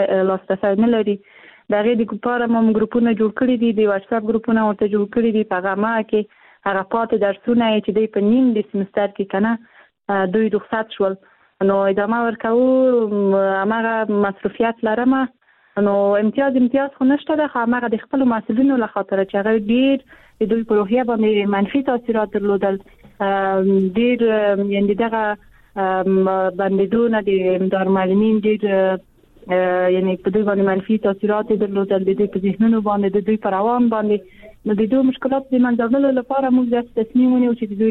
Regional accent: Afghanistan; born there; زه په افغانستان کې پیدا شوم زه د افغانستان یو جلی ما

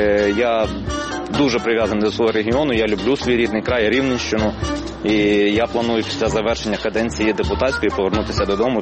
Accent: Kharkiv, Kharkiv Oblast, Ukraine; Мой родной город Харьков. Я его очень люблю.

